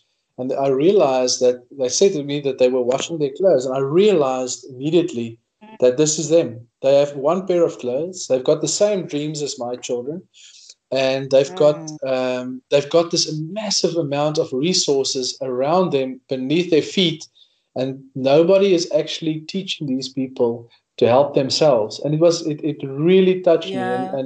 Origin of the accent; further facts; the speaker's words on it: Northern Cape, South Africa; born or raised there